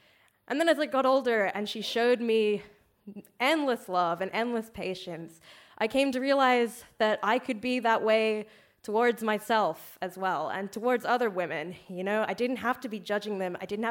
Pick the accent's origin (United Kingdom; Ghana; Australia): Australia